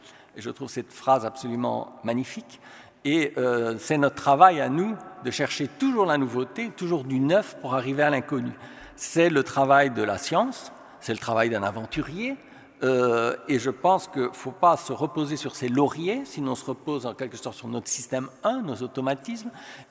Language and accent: French; Belgium; born there; René Magritte, peintre belge, qui est en effet mon pays natal.